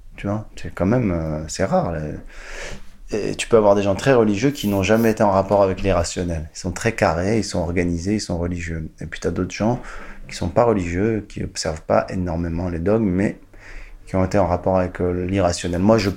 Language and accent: French; Casablanca, Casablanca-Settat, Morocco; born there; Moi, je suis née à Casablanca, au Maroc, un jour d'avril 71. Donc il y a 50 ans à peu près, waouh, c'est beaucoup, dans une famille séfarade, juive marocaine, traditionnaliste.